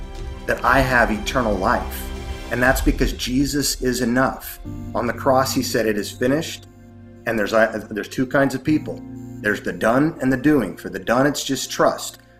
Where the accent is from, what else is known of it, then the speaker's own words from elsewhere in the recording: Salt Lake City, Utah, United States; I grew up in Salt Lake City, Utah. I was a seventh generation Mormon with my ancestry going all the way back to 1836.